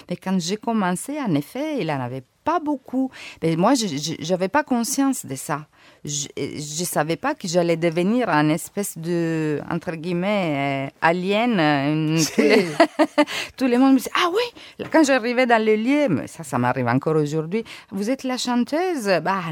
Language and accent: French; Calabria, Italy; accent: Calabrian; French is a second language; moved away; also born or lived in Milan; J'arrive dans ma naïve, je connaissais rien, avec mon accent de Calabria bello forte.